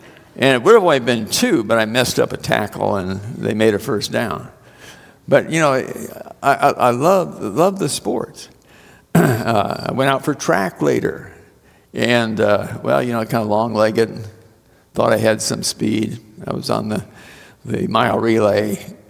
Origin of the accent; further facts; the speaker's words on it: Webster City, Iowa, United States; my grandparents put us on the train in Webster City, Iowa, which is my hometown.